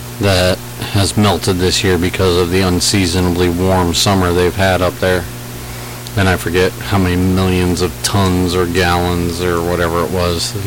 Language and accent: English; Arizona, United States; growing up in Arizona, I'm like, I'll take 110 over 95 with the humidity.